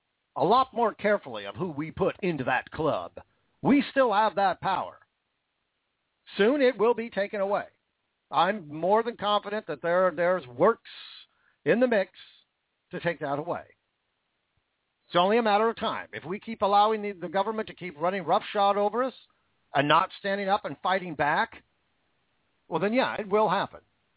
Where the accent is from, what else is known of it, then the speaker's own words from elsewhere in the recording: Washington, United States; That's Washington State. My home state.